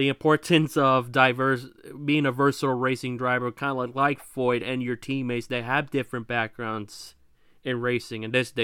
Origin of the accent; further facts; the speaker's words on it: Washington, United States; I guess where I'm from in Washington, there's two Lakewoods